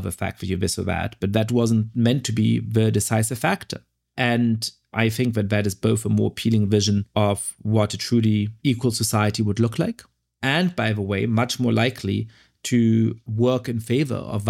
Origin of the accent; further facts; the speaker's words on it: Germany; I grew up in Germany at a time when the country was pretty culturally homogeneous and where just the fact of being Jewish and being an immigrant really made you the odd one out.